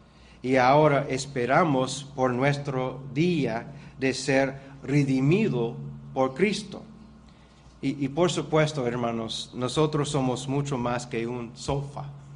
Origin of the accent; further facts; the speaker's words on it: Canada; Spanish is a second language; Yo soy canadiense y hay americanos aquí.